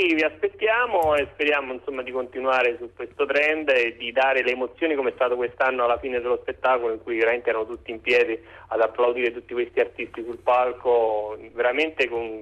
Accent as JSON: {"language": "Italian", "town": "Rome", "region": "Lazio", "country": "Italy", "said": "No, io sono romano"}